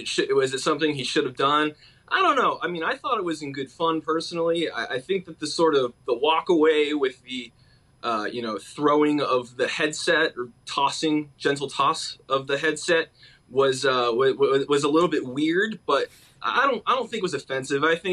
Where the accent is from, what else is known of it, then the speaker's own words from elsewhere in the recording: California, United States; I'm from Southern California, so he was actually the USC coach when I was a student reporter at USC.